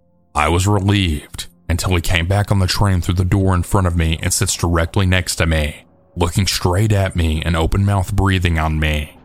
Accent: Canada; We're Canadian, and we had also stopped in Italy for about 2 days.

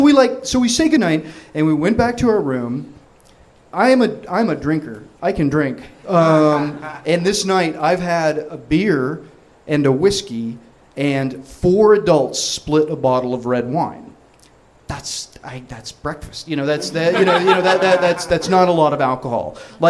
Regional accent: Los Angeles, California, United States; And yeah, we're from LA. And this is my wife. She's from Seoul, Korea.

